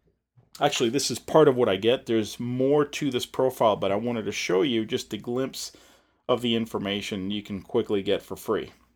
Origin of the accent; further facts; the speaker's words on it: Atlanta, Georgia, United States; a company called ChemTrack here in my hometown, the Atlanta area.